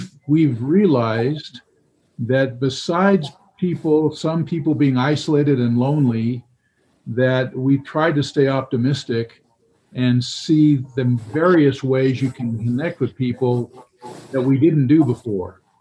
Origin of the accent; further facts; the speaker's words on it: California, United States; I grew up in California.